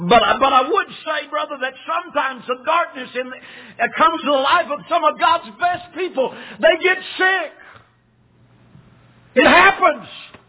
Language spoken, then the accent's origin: English; the South, United States; I'm from the South.